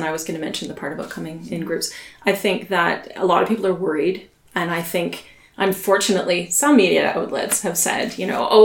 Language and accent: English; Toronto, Ontario, Canada; Pardon me, I'm from Toronto.